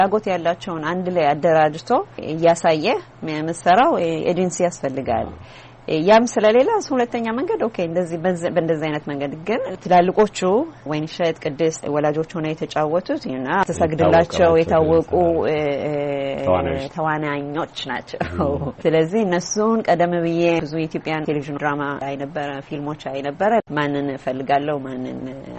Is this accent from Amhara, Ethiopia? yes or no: no; Addis Ababa, Ethiopia; እኔ አዲስ አበባ ሾላ የካሚካኤል እዛ አካባቢ ነው ያደግኩት